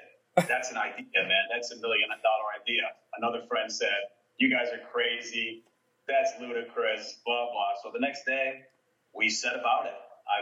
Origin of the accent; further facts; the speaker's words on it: Ohio, United States; now in New York, United States; I'm from Ohio originally, but I've been living in New York for the past 30 years.